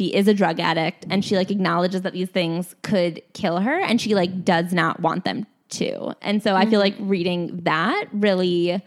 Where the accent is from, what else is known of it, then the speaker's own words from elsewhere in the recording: Midwest, United States; Like, I'm from the Midwest, and there it's like, I don't know. I, like, one time mentioned potentially going to therapy, and my parents were like, for what?